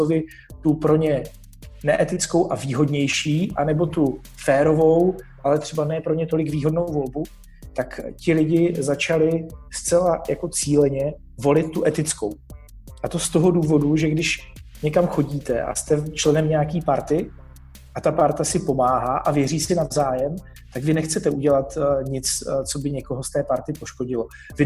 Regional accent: Brno, South Moravian Region, Czechia; born there; pořídil jsem licenci pro svoje rodné město Brno

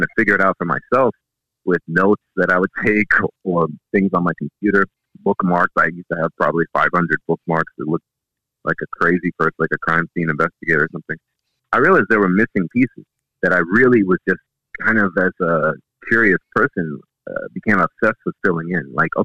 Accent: Florida, United States; since I was a kid, growing up in South Florida, you know, by the ocean, by the Atlantic Ocean, next to Atlantic Boulevard.

